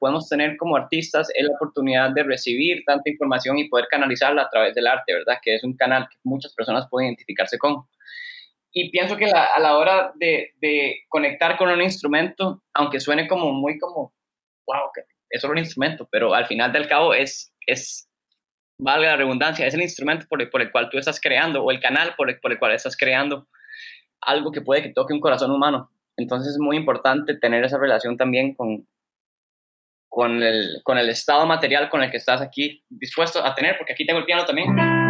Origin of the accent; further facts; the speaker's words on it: Costa Rica; Yo como tico no me identifico tanto porque yo nací aquí toda mi vida